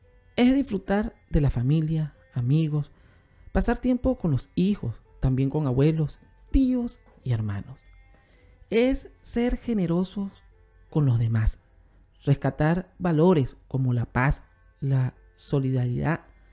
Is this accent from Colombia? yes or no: no; Venezuela; se acostumbran en mi país, Venezuela